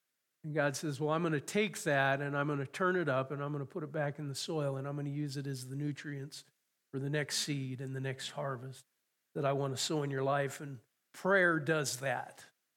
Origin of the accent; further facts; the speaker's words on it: Conrad, United States; watching the farmers around my hometown of Conrad pull the cultivators through the fields.